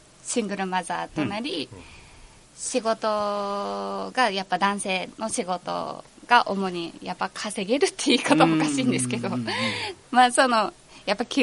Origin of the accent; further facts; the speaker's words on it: Sendai, Miyagi, Japan; 出身は仙台ですね。